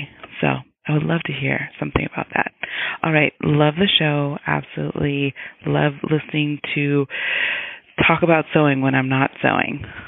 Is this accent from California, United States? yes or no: yes; California, United States; Hi, ladies. … I'm from Northern California.